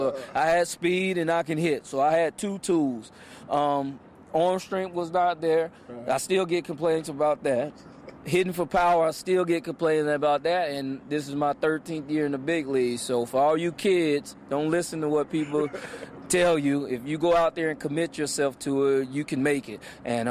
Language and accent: English; Louisiana, United States; also born or lived in Mobile, Alabama; Yeah, I was born in Mobile, Alabama, and was there a little time and really grew up in Louisiana, though. Mm-hmm. I really was raised in Louisiana, so I'm a country boy down south